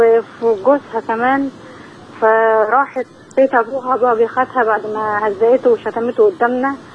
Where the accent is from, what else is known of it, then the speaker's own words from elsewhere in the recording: Monufia Governorate, Egypt; من المنوفيه.